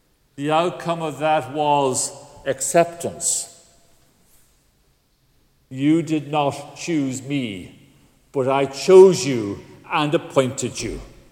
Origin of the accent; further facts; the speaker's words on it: Galway, Connacht, Ireland; Little did I think in my formative years growing up in Galway